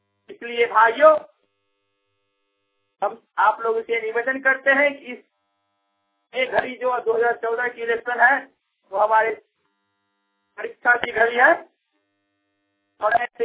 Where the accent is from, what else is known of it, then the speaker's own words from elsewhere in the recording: Patna, Bihar, India; मैं पटना सिटी का रहने वाला हूँ